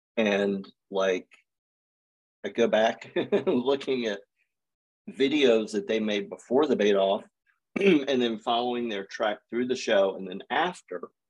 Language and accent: English; Atlanta, Georgia, United States; Yeah, you know, I was raised here in Atlanta in the South.